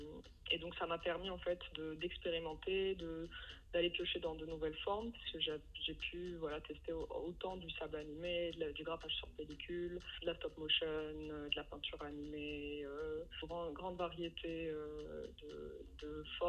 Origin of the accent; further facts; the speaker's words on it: Casablanca, Casablanca-Settat, Morocco; Je suis née et j'ai grandi à Casablanca